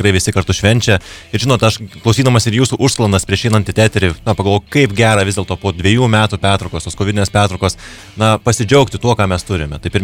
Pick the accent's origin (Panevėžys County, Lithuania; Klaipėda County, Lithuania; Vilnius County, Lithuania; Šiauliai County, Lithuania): Šiauliai County, Lithuania; Akmenė; Taip, ir mes akmeniškai ypač užaugome tame Akmenės muikelėje